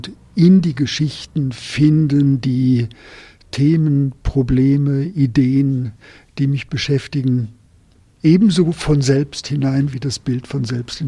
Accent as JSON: {"language": "German", "region": "Southern Germany", "country": "Germany", "said": "Ich fühle mich auch ein bisschen als Schweizer, was für den Süddeutschen ja sowieso nicht so schwer ist."}